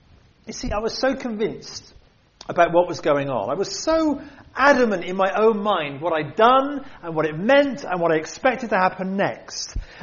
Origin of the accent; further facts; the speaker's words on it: United Kingdom; So I'm not like this because I'm British